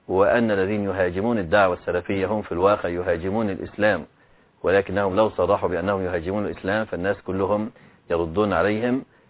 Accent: Egypt; كما كان الذين يشجعون الطواغيت عندنا في مصر

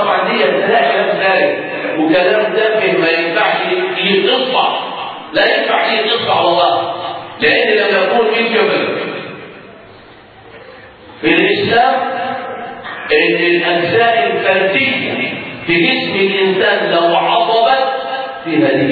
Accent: Egypt; احصائيه الحوادث عندنا في مصر في سنه 2007

